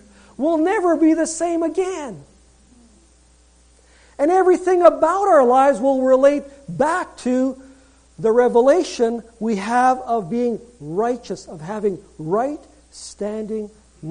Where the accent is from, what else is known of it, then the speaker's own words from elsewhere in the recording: Winnipeg, Manitoba, Canada; I grew up in Winnipeg on Banning Street in the West End.